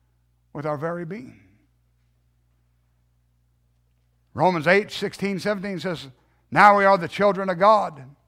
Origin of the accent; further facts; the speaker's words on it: United States; I can go anywhere in the world and I'm still glad I'm an American.